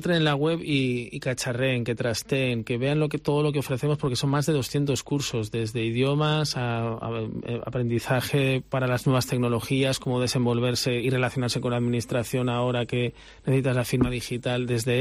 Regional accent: Spain; vengo, se notará por el acento, vengo de Península.

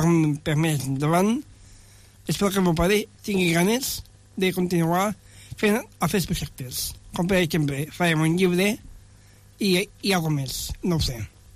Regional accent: Tàrrega, Catalonia, Spain; jo soc de Tàrrega, vale? I va venir l'Institut Manuel de Pedrolo, on jo havia estudiat

